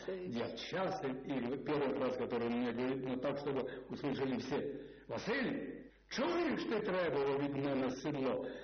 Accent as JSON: {"language": "Russian", "region": "Moscow", "country": "Russia", "said": "А я москвич, я приехал уже"}